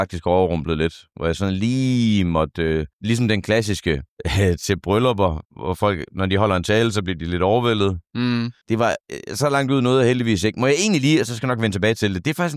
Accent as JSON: {"language": "Danish", "town": "Horsens", "region": "Central Denmark Region", "country": "Denmark", "tie": "born there", "said": "Fredag var der premiere i min fødeby, Horsens"}